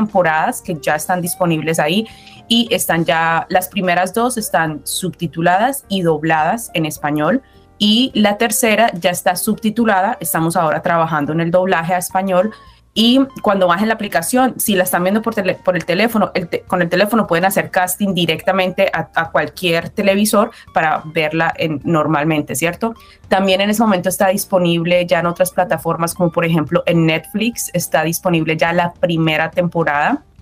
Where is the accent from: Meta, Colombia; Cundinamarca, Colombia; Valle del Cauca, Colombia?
Valle del Cauca, Colombia; Cali; Yo soy colombiana, entonces para mí fue fácil.